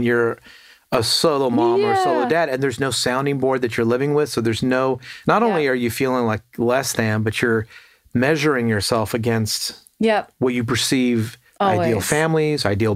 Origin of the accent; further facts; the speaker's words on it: South Africa; now in United States; I grew up in South Africa.